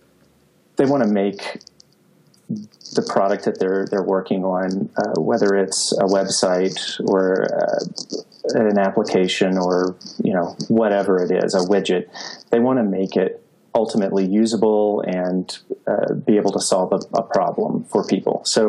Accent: the South, United States; because I am from the South as well.

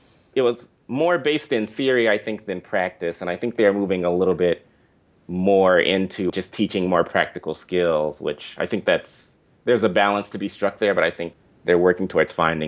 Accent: Inglewood, California, United States; I grew up specifically in Inglewood. And, you know, Inglewood is, like, a Black neighborhood.

